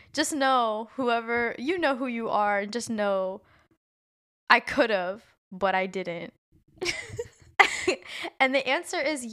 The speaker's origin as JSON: {"language": "English", "country": "Nigeria", "said": "I'm Nigerian, like, how do you date?"}